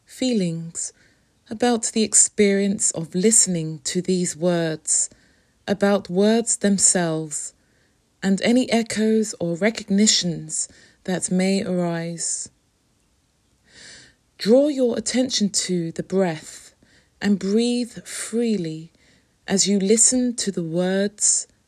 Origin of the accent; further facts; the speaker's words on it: London, United Kingdom; as a Londoner, I too have this sense of cultural longing.